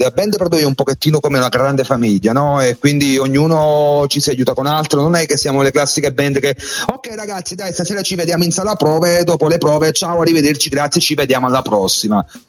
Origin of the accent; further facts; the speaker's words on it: Torre del Greco, Campania, Italy; now in Pordenone, Italy; io originario sono di Napoli, provincia di Napoli, Torre del Greco.